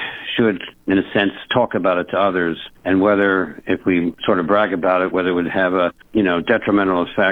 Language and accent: English; Gresham, Oregon, United States; I'm from Gresham, Oregon.